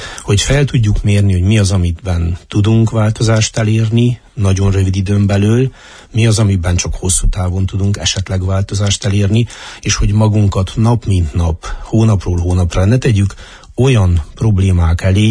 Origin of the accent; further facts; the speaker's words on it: Covasna, Romania; Én ízig-vérig szíke ember vagyok, három széken nőttem föl